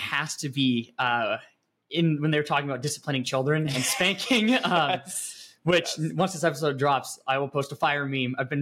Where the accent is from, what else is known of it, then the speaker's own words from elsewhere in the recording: Seattle, Washington, United States; now in Moscow, United States; Yeah, I am a Seattle refugee, so it is. I mean, I think that why this kind of hits home for me being here is that where I live, you see the natural outworking of that.